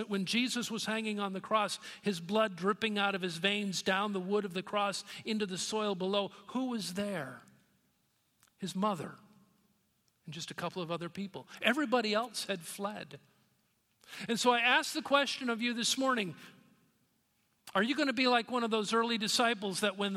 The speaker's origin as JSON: {"language": "English", "town": "Keene", "region": "New Hampshire", "country": "United States", "tie": "born or raised there", "said": "I grew up in New Hampshire. New Hampshire is known as a spiritually cold place. … were upstanding citizens in the town of Keene, New Hampshire, but we were not church-going followers of Christ."}